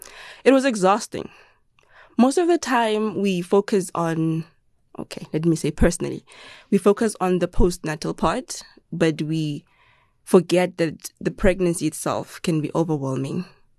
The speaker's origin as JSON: {"language": "English", "town": "Rustenburg", "region": "North West", "country": "South Africa", "tie": "born or raised there", "said": "Born and bred in Rustenburg, originally from Pugeng, and navigating life."}